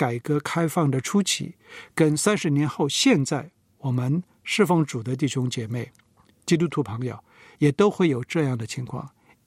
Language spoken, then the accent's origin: Chinese; Seoul, South Korea; 我是在那一区长大，小学的时候常常经过那里。